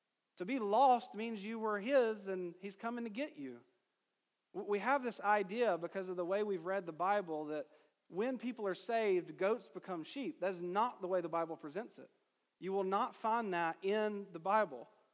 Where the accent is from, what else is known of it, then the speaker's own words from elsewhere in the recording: Georgia, United States; I know I'm from Georgia. I'm not a shepherd.